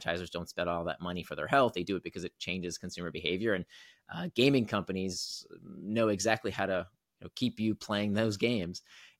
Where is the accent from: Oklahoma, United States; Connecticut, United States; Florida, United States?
Florida, United States; now in Singapore; I grew up in the States. I grew up in Florida, but right now I'm in Singapore. I've been here for about 4 years